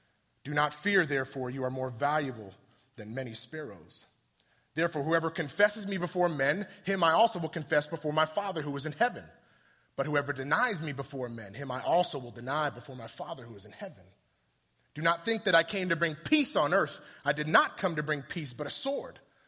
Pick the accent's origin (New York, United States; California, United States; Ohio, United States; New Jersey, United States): California, United States; San Diego; I grew up in the West Coast, San Diego, right?